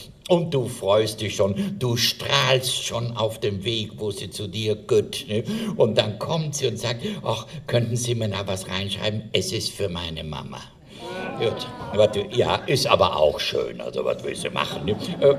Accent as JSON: {"language": "German", "region": "Trentino-Alto Adige", "country": "Italy", "said": "ich komme ja aus Südtirol, wie Sie wissen"}